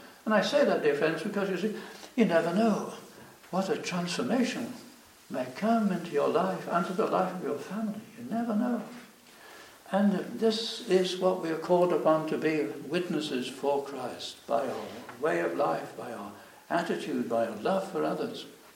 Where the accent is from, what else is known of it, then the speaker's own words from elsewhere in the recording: Manchester, North West England, United Kingdom; Now, I was brought up in Manchester, in England